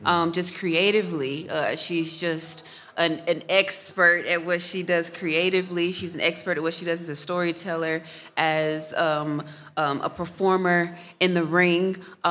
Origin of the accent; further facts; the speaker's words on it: Knoxville, Tennessee, United States; I mean, being in my home state, Tennessee, it's like a family reunion. It's a homecoming. And I'm from Knoxville, Tennessee, but my mom is actually from Nashville, Tennessee.